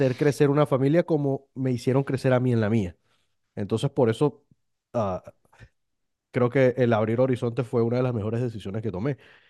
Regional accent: Venezuela; moved away; como venezolano lo digo, yo también salí corriendo de mi país

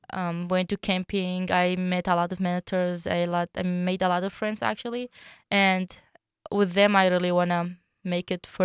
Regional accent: Iraq; also born or lived in Jordan; But I was in Jordan, even though I'm from Iraq. I was in Jordan for 1 year

